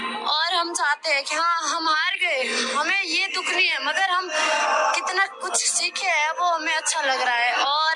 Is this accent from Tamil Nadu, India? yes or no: no; Rajasthan, India; और मैं राजस्थान से हूँ और हमारी टीम राजस्थान से आई हुई है